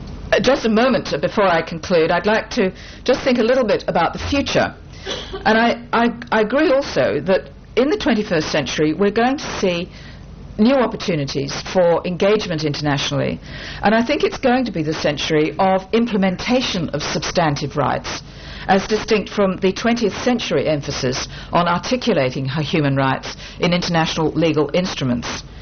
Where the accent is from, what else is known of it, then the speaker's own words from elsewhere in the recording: Australia; as an Australian, having an opportunity to teach and to discuss human rights processes